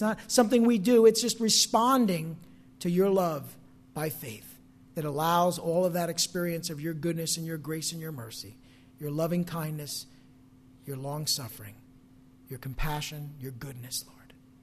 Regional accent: New Jersey, United States; Maybe it's because I'm from New Jersey, Northern Jersey in particular.

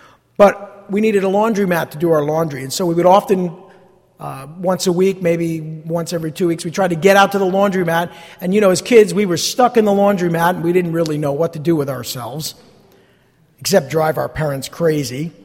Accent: East Rutherford, New Jersey, United States; I grew up in East Rutherford.

